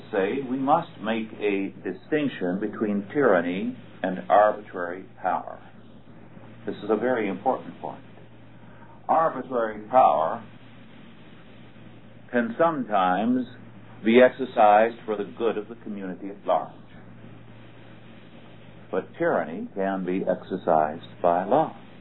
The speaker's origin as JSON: {"language": "English", "town": "Kingsburg", "region": "California", "country": "United States", "tie": "born or raised there", "said": "In my hometown of Kingsburg, California, downtown"}